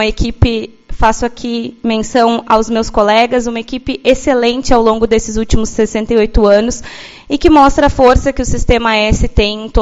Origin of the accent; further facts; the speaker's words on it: São Francisco de Paula, Rio Grande do Sul, Brazil; now in Uruguaiana, Brazil; Não sou daqui, sou natural de São Francisco de Paula, na Serra Gaúcha, então estou bem longe de casa.